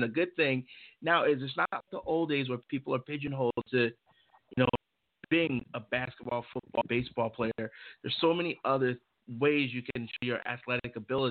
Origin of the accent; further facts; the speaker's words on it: Chicago, Illinois, United States; now in Arizona, United States; you know, we're all from Chicago, and one of our guys is from Detroit